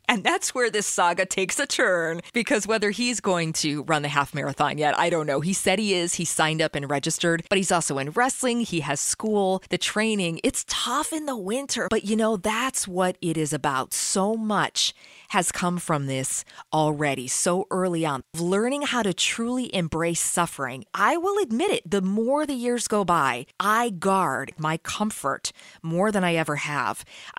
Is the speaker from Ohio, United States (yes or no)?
yes; Cleveland, Ohio, United States; near my hometown in Cleveland, which is not far, about an hour away